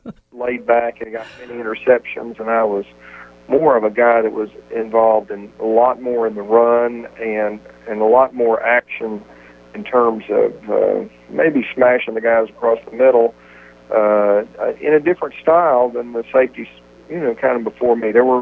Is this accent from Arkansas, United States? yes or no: yes; Arkansas, United States; growing up in Arkansas, my grandfather was really the one that brought me into football and took me to the Arkansas Razorback football games